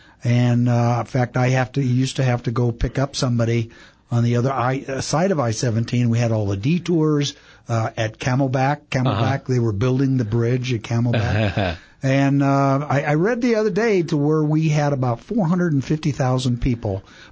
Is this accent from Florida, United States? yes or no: no; Phoenix, Arizona, United States; Well, I was born and raised in Phoenix.